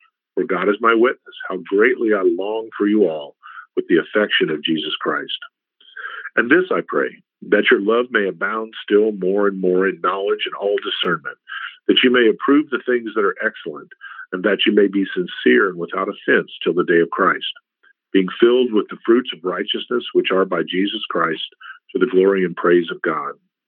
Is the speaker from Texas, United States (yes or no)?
yes; San Antonio, Texas, United States; I grew up around San Antonio, Texas. San Antonio is that way.